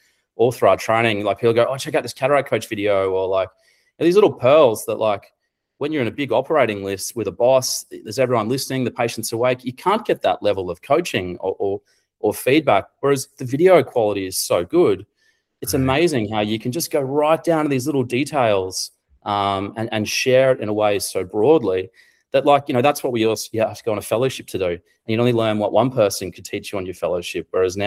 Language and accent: English; Australia; hey, Susan … from Australia.